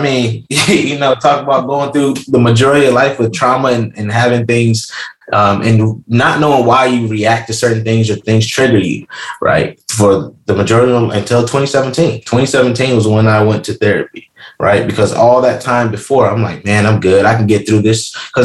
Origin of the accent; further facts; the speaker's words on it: Rochester, New York, United States; I grew up in Rochester, New York, a very poor city, right, in the inner city.